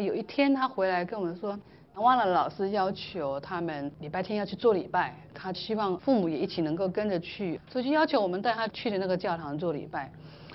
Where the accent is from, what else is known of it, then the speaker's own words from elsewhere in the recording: Taiwan; 那这是我们台湾人都是就是这样子被教导啊，反正这个东西可以保护你